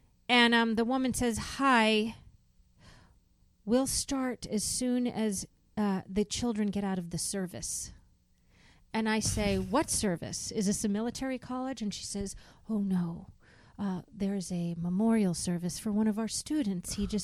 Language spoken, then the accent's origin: English; Boston, Massachusetts, United States; And I'm an Irish girl from Boston.